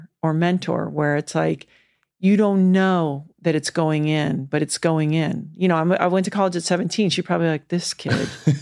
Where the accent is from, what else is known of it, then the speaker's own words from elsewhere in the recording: U.S. Virgin Islands; now in Kauai, United States; I grew up in the Virgin Islands, which is great. I live on Kauai part-time, which is pretty spectacular.